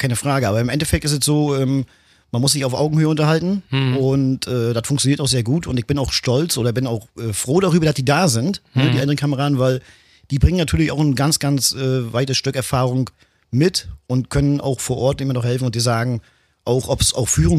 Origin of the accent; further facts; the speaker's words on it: Wotenig, Mecklenburg-Vorpommern, Germany; 37 Jahre bin ich alt … Ich komme aus Wotenig, das ist ein Ortsteil von Demmin.